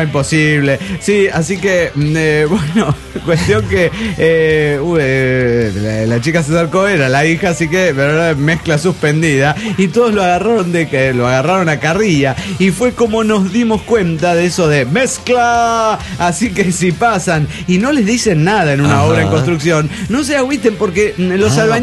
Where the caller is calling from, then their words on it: Chichinales, Río Negro, Argentina; de Chichinales, Argentina.